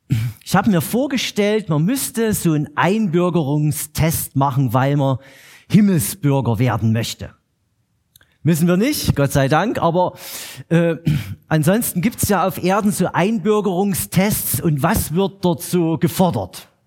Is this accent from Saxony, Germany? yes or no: yes; Saxony, Germany; Ich stamme aus der Nähe von Chemnitz und offensichtlich ließ es sich nicht verleugnen, dass ich kein Ur-Markneukirchner war.